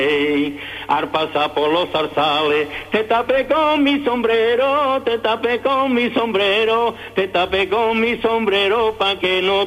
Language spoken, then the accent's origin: Spanish; Seville, Andalusia, Spain; Soy de Sevilla.